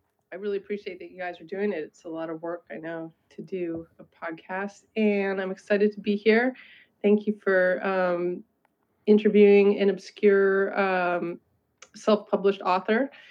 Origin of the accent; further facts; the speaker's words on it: East Coast, United States; No, I'm from the East Coast, actually.